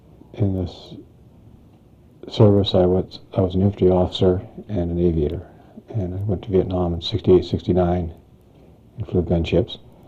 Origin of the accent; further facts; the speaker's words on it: Longview, Washington, United States; I was born in Longview, Washington.